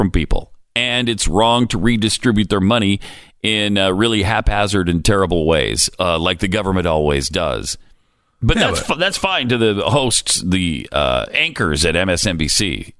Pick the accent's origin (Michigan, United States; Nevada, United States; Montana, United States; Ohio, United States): Montana, United States; I grew up in Montana. And it was cold and snowy some years, and it was less than cold and snowy some years.